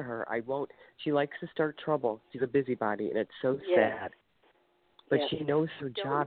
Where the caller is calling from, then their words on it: Ohio, United States; Early. Ohio.